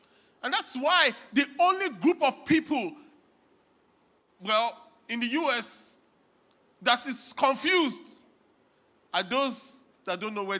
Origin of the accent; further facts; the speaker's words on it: Nigeria; now in United States; But many times I have to say to myself, no, I'm as proud as I'm American as I'm Nigerian.